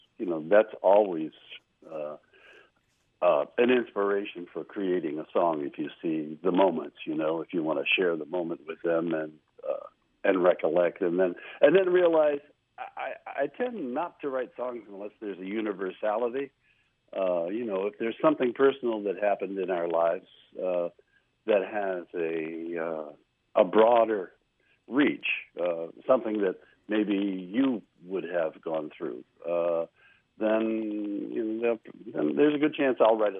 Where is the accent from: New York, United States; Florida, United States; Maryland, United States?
Maryland, United States; Dorsey; semi-autobiographical story of me growing up in Dorsey, Maryland, and the surprise that came on Christmas Day.